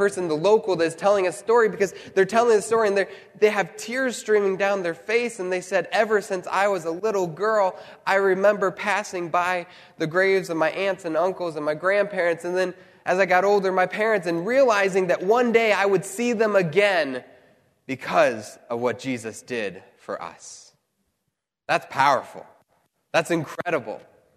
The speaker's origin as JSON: {"language": "English", "region": "Midwest", "country": "United States", "said": "And I'm from the Midwest, and so hills don't always work that well with me, right?"}